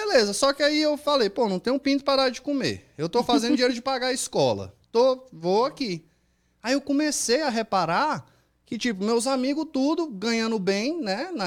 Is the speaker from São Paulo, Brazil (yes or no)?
no; Maranhão, Brazil; maranhense